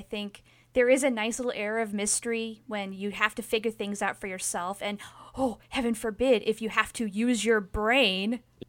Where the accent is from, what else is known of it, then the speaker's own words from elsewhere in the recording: Wyoming, United States; despite growing up in Wyoming.